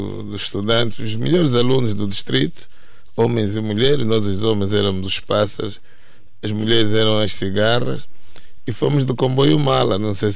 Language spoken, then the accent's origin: Portuguese; Benguela, Angola; also born or lived in Donto; eu nasci no Donto, mas não conheço bem Donto. Eu cresci em Benguela.